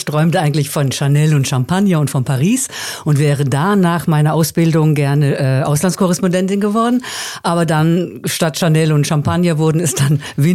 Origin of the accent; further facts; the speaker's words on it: Southern Germany, Germany; now in Netherlands; Ich komme aus Süddeutschland, vom Bodensee, also am anderen Ende vom Rhein, sag ich immer.